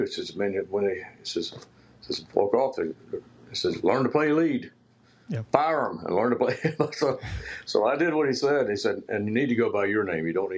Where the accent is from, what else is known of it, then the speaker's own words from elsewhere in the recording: Pasadena, Texas, United States; See, I grew up in Pasadena.